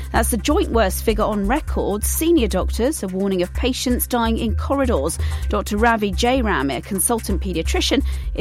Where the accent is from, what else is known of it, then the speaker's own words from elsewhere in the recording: London, United Kingdom; also born or lived in Iraq; Well, I grew up in West London.